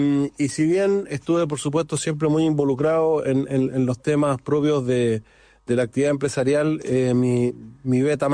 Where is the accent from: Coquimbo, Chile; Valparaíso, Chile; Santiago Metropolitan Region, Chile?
Valparaíso, Chile; also born or lived in Viña del Mar; yo nací en Viña del Mar, pero viví los primeros años de vida en Valparaíso. Estudié en el Colegio Alemán.